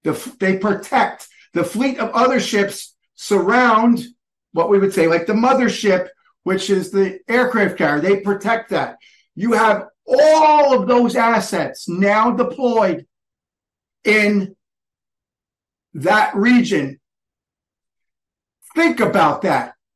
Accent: New Jersey, United States; I'm from Bergen County, New Jersey. I have a long, deep history with Teaneck, New Jersey, which has a very large Jewish population.

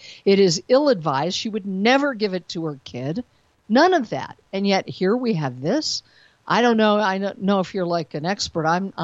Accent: United States; I don't understand Israel politics at all because I'm an American

